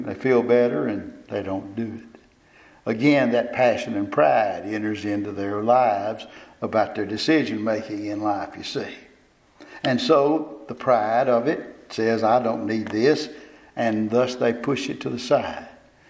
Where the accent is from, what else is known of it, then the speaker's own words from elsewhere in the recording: Kosciusko, Mississippi, United States; Growing up in Kosciuszko, which is the geographic center of the state of Mississippi, and was considered at one time to be possible for the capital of the state of Mississippi.